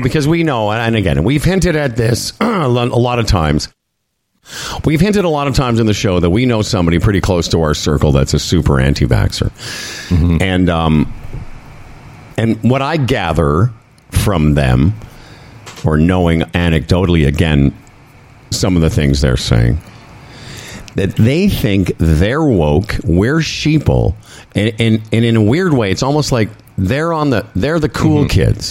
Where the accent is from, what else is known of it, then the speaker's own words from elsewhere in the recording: Western Canada, Canada; also born or lived in Vancouver / Victoria; I grew up in Western Canada. I lived in Vancouver. I've spent time in Victoria.